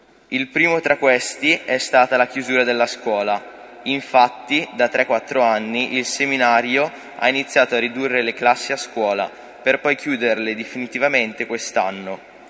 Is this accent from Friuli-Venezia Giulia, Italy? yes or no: no; Entratico, Lombardy, Italy; vengo da Intratico e sono in seminario.